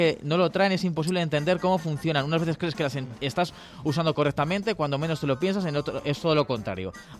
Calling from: Madrid, Community of Madrid, Spain; de Madrid.

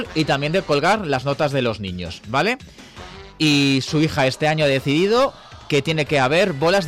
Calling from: Móstoles, Community of Madrid, Spain; de Móstoles, un saludo.

